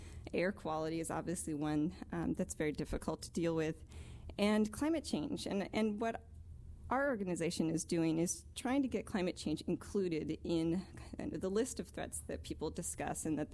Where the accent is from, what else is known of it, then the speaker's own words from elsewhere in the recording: California, United States; I'm from California originally.